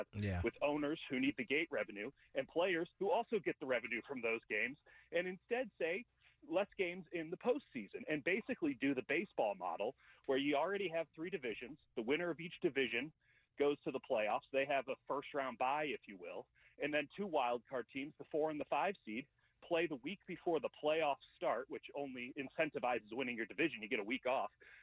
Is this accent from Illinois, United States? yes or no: yes; Chicago, Illinois, United States; I was there. I grew up in Chicago.